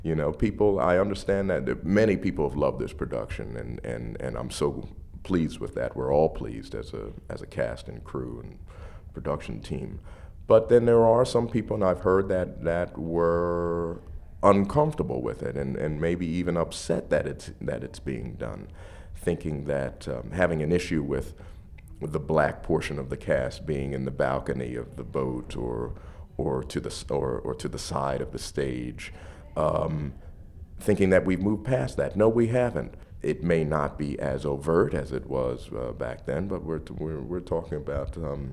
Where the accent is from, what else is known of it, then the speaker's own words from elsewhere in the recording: Philadelphia, Pennsylvania, United States; I'm from Philadelphia, PA, and of course there's a … connection to Philadelphia.